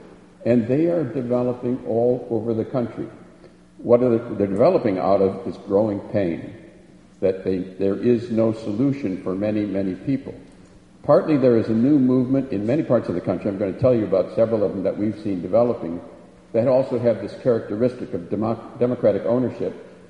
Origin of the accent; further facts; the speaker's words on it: Racine, Wisconsin, United States; I mean, I'm from Racine, Wisconsin. In Racine, Wisconsin, we've got co-ops.